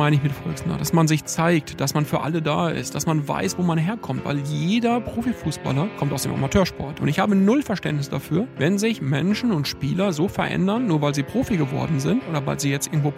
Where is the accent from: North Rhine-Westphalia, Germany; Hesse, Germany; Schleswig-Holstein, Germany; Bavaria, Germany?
North Rhine-Westphalia, Germany; Iserlohn; Lokalpolitiker bei der Linksfraktion im Stadtrat in Iserlohn im Sauerland, von wo ich herkomme.